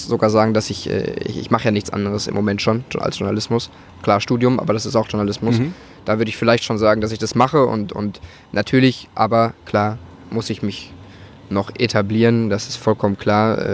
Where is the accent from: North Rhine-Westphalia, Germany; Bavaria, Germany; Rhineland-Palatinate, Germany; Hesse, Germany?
North Rhine-Westphalia, Germany; Gelsenkirchen; Ich komme aus dem Pott, gebürtig. Gelsenkirchen, wunderschöne Gelsenkirchen.